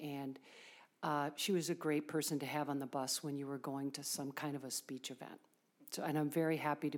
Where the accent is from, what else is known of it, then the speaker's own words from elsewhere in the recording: Minnesota, United States; I grew up in Western Carver County. I went to school at Norwood Young America Independent School District 108.